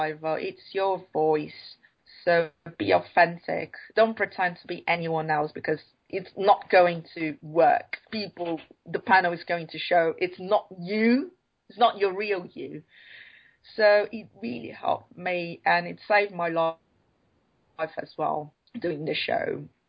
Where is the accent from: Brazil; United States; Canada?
Brazil; English is a second language; I feel I am British by heart, born and raised in Brazil.